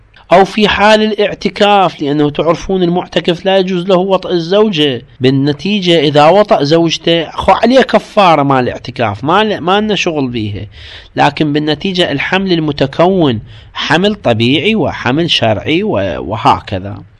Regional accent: Iraq; خصوصا حرب الكويت أيضا عندنا بالعراق

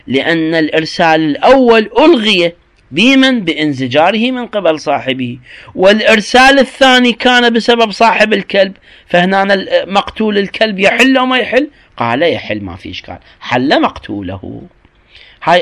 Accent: Iraq; عندنا في العراق ما تذبح المرأة دجاجة ولا شات

